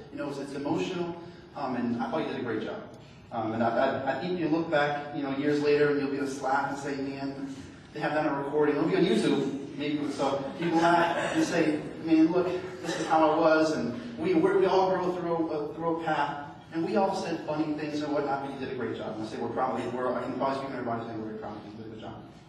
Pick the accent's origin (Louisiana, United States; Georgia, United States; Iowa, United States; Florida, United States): Louisiana, United States; New Orleans; I'm from New Orleans, we like grits, but I never heard of fried grits.